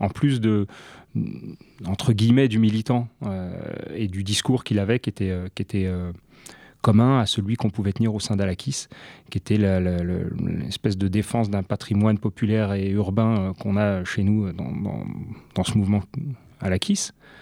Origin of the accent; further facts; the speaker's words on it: Île-de-France, France; Moi, j'ai grandi en Seine-Saint-Denis, donc je suis assez sensible à cette culture-là